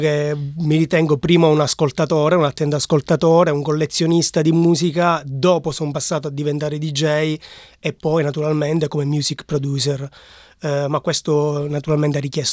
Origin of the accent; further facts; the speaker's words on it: Gela, Sicily, Italy; moved away as an adult; also born or lived in Australia; Sono di Gela, provincia di Caltanissetta, siciliano. Sono venuto in Australia all'età di circa 21 anni per la prima volta